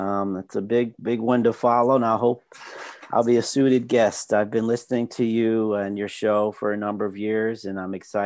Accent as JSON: {"language": "English", "town": "St. Louis", "region": "Missouri", "country": "United States", "said": "Well, it all starts with a starting place. I'm from St. Louis, Missouri."}